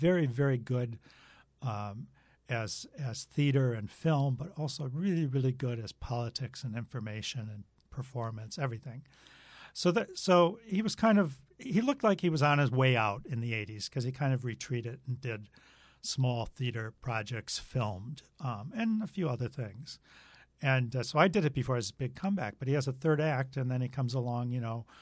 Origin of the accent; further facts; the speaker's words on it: Madison, Wisconsin, United States; I'm from Madison, which doesn't quite count because it's a little bubble in the Midwest.